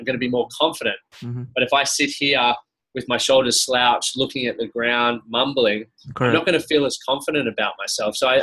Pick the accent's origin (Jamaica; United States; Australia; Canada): Australia; So as an Australian male, you know, most of us are trying to provide for a family, work hard, you know, we're Aussie battlers